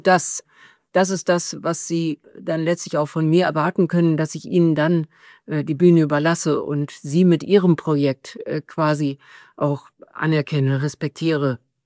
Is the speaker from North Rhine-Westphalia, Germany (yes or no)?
no; Bad Bentheim, Lower Saxony, Germany; Bei uns in Bad Bentheim ist Orientierungspunkt die Burg.